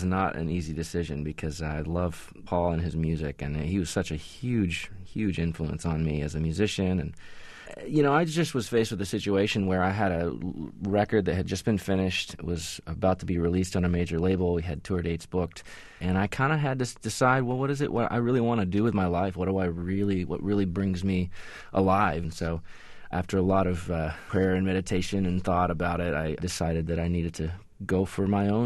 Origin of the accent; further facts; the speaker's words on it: Nashville, Tennessee, United States; also born or lived in Miami / New York; Yeah. Well, you know, I grew up in Nashville and kind of went off to school in Miami and met my band and went up to New York.